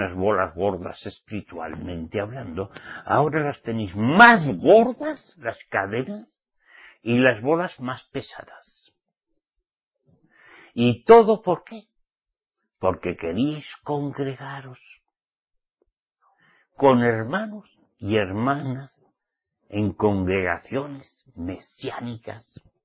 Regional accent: Spain; yo que soy español nativo, ¿me queréis enseñar cómo se pronuncia el español?

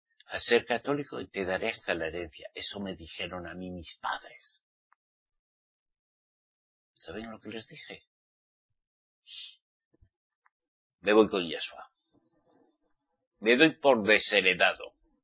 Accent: Spain; yo soy español. Hasta que se me reveló bien y me ha ido enseñando que mis antepasados eran israelitas, de una de las 12 tribus.

